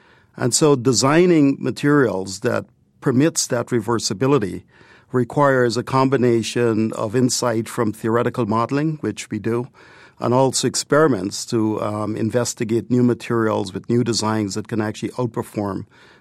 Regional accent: Guyana; So I grew up in Guyana, which is in South America, a very tiny country. I grew up very close to the mining sector.

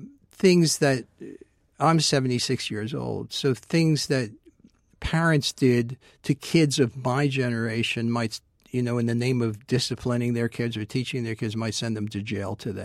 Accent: Wakefield, Massachusetts, United States; These 3 plays were kind of parallel to Wakefield Mystery plays, but set in my hometown of Wakefield, Massachusetts.

